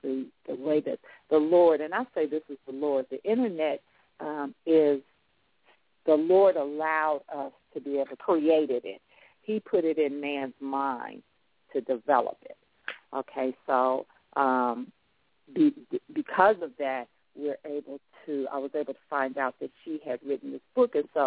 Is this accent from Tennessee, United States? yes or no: no; Chicago, Illinois, United States; My hometown is Chicago, and we were attending the same church